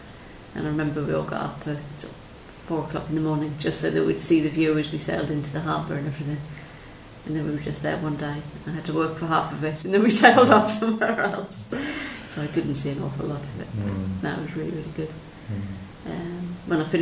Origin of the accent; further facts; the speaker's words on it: Southampton, South East England, United Kingdom; I was born there in 1972. Which seems like a long, long time ago now. And I lived in Southampton for the first 18 years of my life. We lived just near a common, so it was a great place to grow up